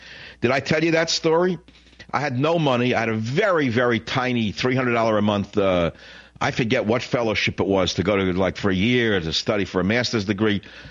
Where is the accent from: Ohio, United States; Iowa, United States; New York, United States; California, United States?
New York, United States